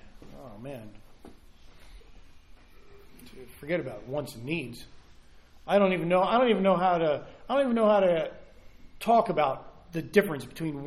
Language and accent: English; United States; We grew up in America where this is how we think.